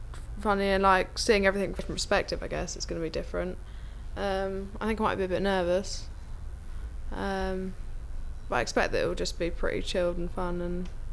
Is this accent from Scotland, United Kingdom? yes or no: no; Godstone, South East England, United Kingdom; I'm 17, 29th of April. And I'm from Godston